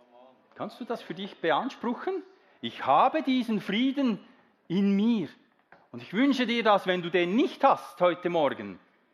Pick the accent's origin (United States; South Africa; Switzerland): Switzerland; ich bin Schweizer, aber ich habe den Pass.